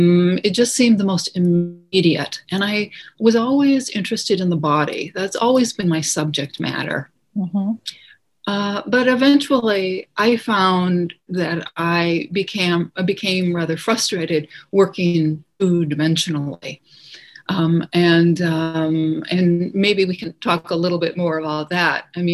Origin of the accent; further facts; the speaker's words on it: Minneapolis, Minnesota, United States; Sure. I grew up in Minneapolis.